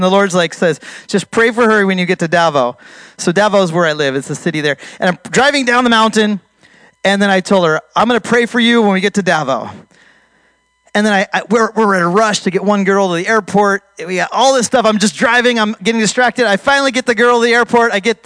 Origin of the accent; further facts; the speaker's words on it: United States; But anyways, I'm American. Don't get offended. Okay, I'm American too.